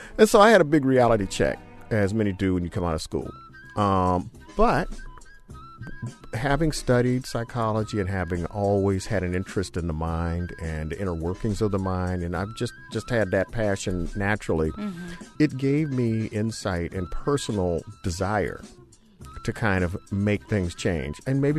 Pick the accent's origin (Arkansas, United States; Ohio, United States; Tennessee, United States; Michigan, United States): Michigan, United States; Detroit; I'm originally from Detroit, you know, with nothing but cars. And they had a couple biker gangs there.